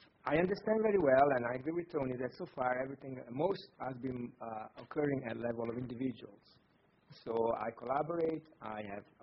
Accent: Italy; English is a second language; As my name and accent probably indicates, I'm from Italy originally.

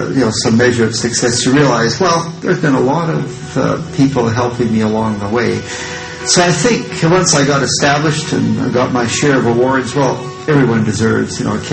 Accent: Edmonton, Alberta, Canada; moved away; also born or lived in Saskatoon; Well, I was born in Saskatoon in 1940. In 1946, we moved to Edmonton.

